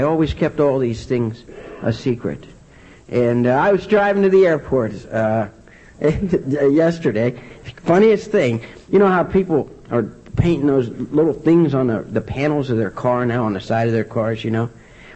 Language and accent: English; Martins Ferry, Ohio, United States; born there; I was born in this part of the country. I was born in Ohio, small town on the Ohio River named Martin's Ferry, and nobody's there anymore.